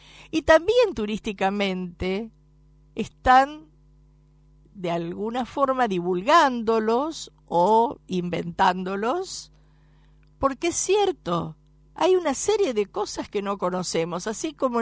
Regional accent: Buenos Aires, Argentina; born there; also born or lived in other provinces; Yo nací en Buenos Aires y si bien en algunos momentos he vivido en otras provincias, no termino de conocer Buenos Aires.

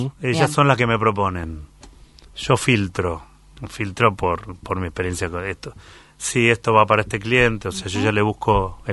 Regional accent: Buenos Aires, Argentina; yo como porteño pensaba que...

